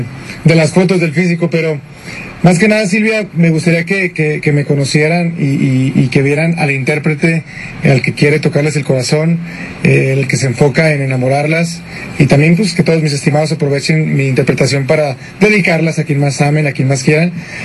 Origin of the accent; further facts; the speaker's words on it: Querétaro, Mexico; born there; also born or lived in Aguascalientes; yo nací en la ciudad de Querétaro y después me fui a la ciudad de Aguascalientes, ahí me registraron. Soy hijo de militares, mi papá es militar y mi mamá también, los dos ya están retirados, pero son militares.